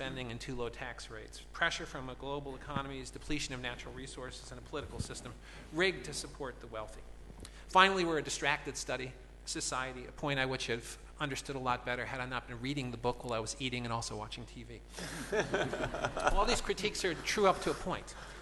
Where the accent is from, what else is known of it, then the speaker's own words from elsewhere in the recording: United States; born there; I was born in the United States and spent my formative days in a freshwater economics department.